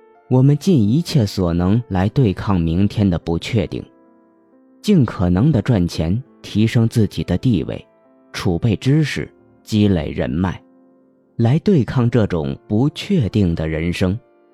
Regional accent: Hunan, China; 普通话中的金和精彩的精有着相似的发音，我们湖南人不区分前后鼻音。

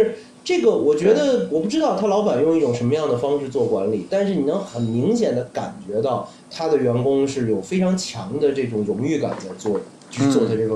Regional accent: Beijing, China; 这个我们北京人讲话

